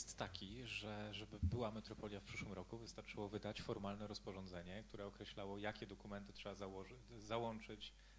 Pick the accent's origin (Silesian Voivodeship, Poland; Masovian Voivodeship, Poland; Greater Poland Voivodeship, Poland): Silesian Voivodeship, Poland; Katowice; Ja jako katowiczanin, taki z dziada pradziada